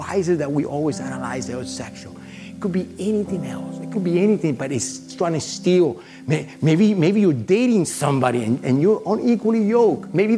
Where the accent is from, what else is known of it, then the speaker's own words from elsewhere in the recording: Florida, United States; I grew up in South Florida.